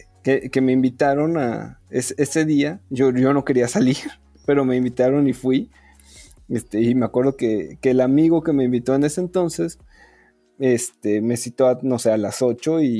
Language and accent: Spanish; Cancún, Quintana Roo, Mexico; yo soy originario de Cancún.